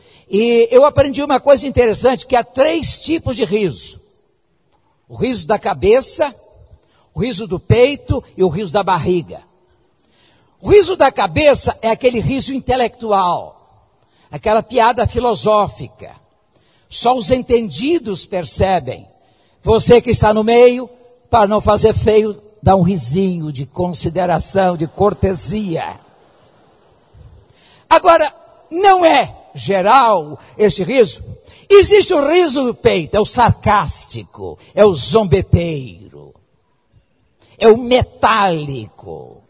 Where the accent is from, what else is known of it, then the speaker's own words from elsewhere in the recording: Rio de Janeiro, Brazil; Eu não sou carioca, eu sou fluminense, eu sou do interior.